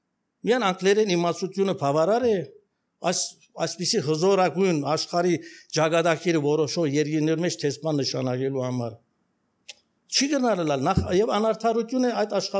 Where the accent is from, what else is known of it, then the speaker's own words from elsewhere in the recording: Yerevan, Armenia; Երևանից եմ